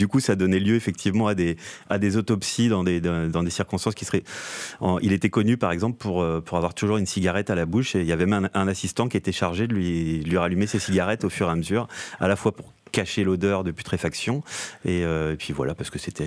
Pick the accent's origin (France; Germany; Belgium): France; Vieux-Moulin, Hauts-de-France; Vieux-Moulin, un petit village là où j'ai grandi